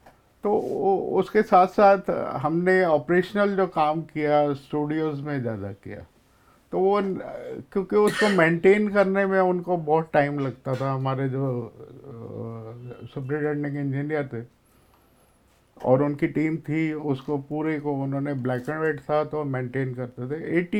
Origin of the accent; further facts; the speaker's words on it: Delhi, India; मैं दिल्ली से हूँ और लाजपत नगर रेजिडेंस है मेरा, तो पढ़ाई भी दिल्ली से की है।